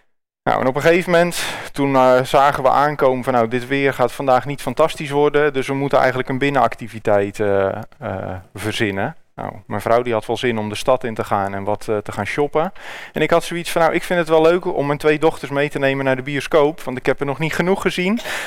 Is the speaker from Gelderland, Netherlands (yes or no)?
yes; Wageningen, Gelderland, Netherlands; Ik kom uit Wageningen en daar woon ik samen met mijn vrouw Eveline. En onze twee dochters, Mirre en Saar. We zijn daar betrokken bij een baptistengemeente.